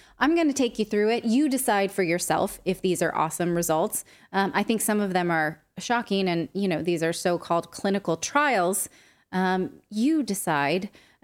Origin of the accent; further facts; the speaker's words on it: California, United States; And me, I'm from the San Francisco Bay Area.